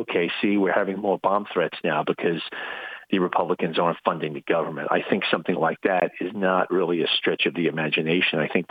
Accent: Long Island, New York, United States; I'm from Long Island, 50 miles away from New York City.

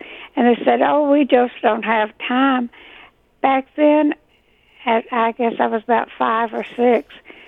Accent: Waldo, Arkansas, United States; Now, my home is in Arkansas. My hometown was Waldo, Arkansas, not far from Texarkana.

